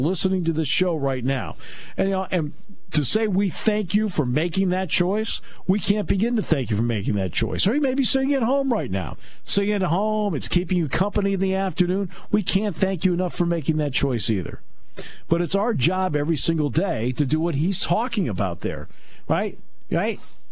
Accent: Enfield, Connecticut, United States; For example, I grew up in the Hartford area in Enfield, Connecticut, and the Hartford Knights were there along with the Pottstown Firebirds.

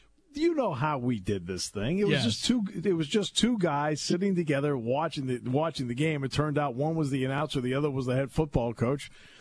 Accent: New England, United States; I grew up in New England.

